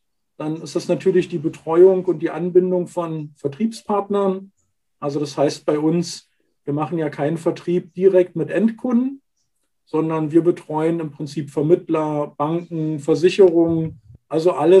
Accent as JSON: {"language": "German", "town": "Magdeburg", "region": "Saxony-Anhalt", "country": "Germany", "tie": "born there", "said": "Ich bin gebürtiger Magdeburger, habe dort also meine ersten beruflichen Schritte gemacht"}